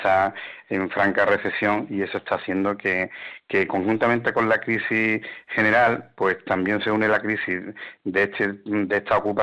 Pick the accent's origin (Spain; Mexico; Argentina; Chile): Spain; nuestra calidad de vida como españoles ha mejorado pues más que en ninguna otra época de la historia